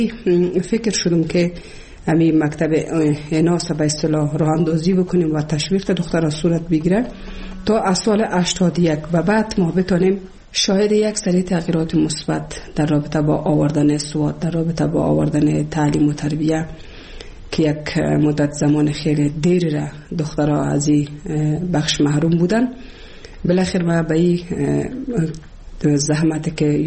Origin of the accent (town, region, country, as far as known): Kabul, Afghanistan; born or raised there